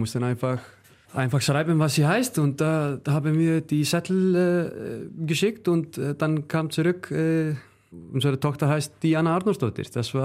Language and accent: German; Northeastern Region, Iceland; now in Germany; dann fahren wir hoch zu meiner Heimat, Nordisland.